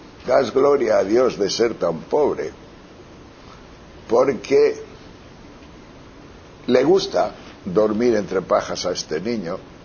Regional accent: Tejerina, Castile and León, Spain; pero con las cabras en mi pueblo, en Tejerina. Y yo solo, con 8 años, y había más de 200 cabras

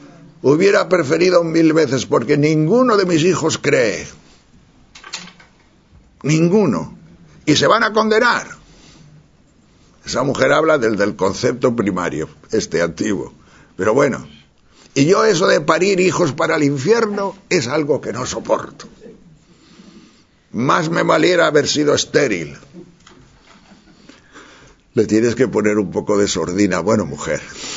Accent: Tejerina, Castile and León, Spain; Yo recuerdo mis años de niño en mi pueblo de Tejerina

